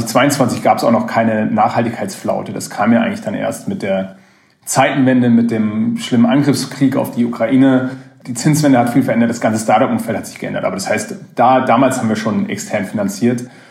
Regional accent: Mainz, Rhineland-Palatinate, Germany; now in Switzerland; Ich bin aus Mainz. Ich bin irgendwann mal in der Schweiz an der ETH, wie Sie schon gesagt haben, gelandet.

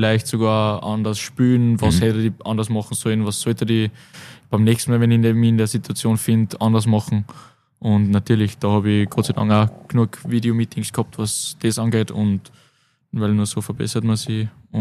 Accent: Linz, Upper Austria, Austria; also born or lived in Wels; ich bin ein Linzer. Aber trotzdem im Herzen ein Wölser.

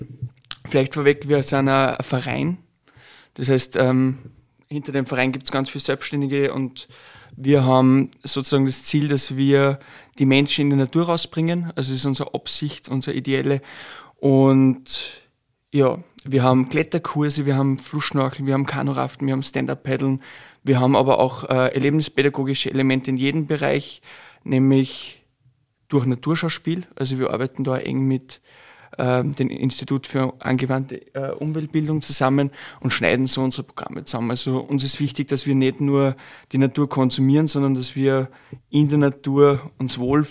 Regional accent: Upper Austria, Austria; ich bin aus der Region Steierland.

